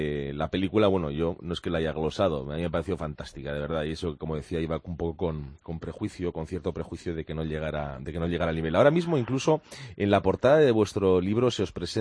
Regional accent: Bilbao, Basque Country, Spain; siendo como soy yo de Bilbao, veraneando como he veraneado toda mi vida en Zarauz, en Guipúzcoa.

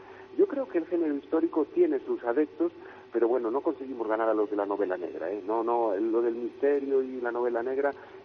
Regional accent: Galicia, Spain; Yo siempre presumo de mi tierra y de Galicia

